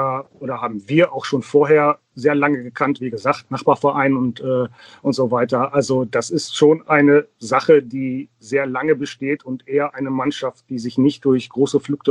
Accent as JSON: {"language": "German", "town": "Förde", "country": "Germany", "tie": "born or raised there", "also_born_or_lived": "Duisburg", "said": "Ich bin in Duisburg geboren, aber mit meinen Eltern zusammen schon 1975, also als ich ungefähr 2 war, hier nach Förde gezogen."}